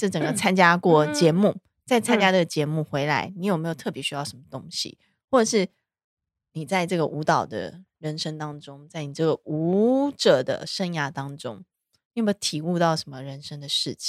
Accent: Taiwan

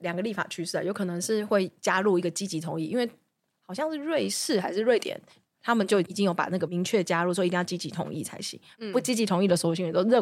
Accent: Taiwan; 因为我们台湾人真的不要讲台湾人，亚洲人，

